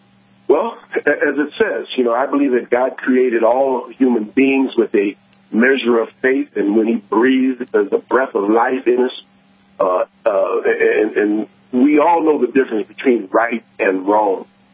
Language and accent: English; Riverside, California, United States; I came from Riverside, California.